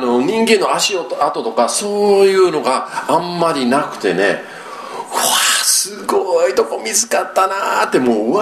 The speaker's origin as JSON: {"language": "Japanese", "town": "Yokohama", "region": "Kanagawa", "country": "Japan", "tie": "born or raised there", "said": "私が12歳の時に、横浜育ちですので"}